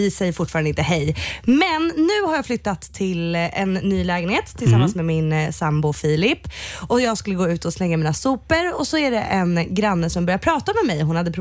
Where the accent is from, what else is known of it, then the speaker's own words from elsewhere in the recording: Iran; det är för att jag är iranier.